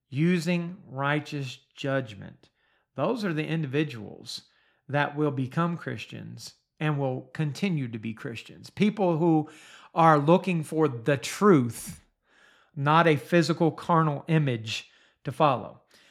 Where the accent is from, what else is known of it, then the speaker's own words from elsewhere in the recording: Steubenville, Ohio, United States; I grew up in Steubenville, Ohio, and a large number of the people that I personally knew are either dead or in prison or have moved on.